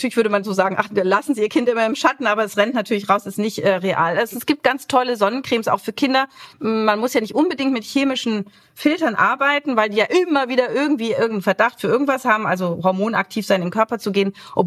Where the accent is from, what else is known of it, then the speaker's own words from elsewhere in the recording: Berlin, Germany; ich komme aus Berlin, das würde man nowadays denken.